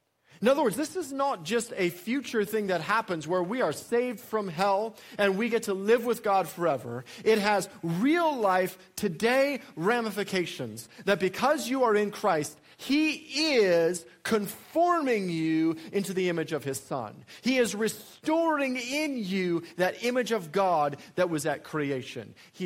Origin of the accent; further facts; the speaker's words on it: Colorado, United States; Right now, as you guys know, I grew up in Colorado, and so I am a Denver sports fan.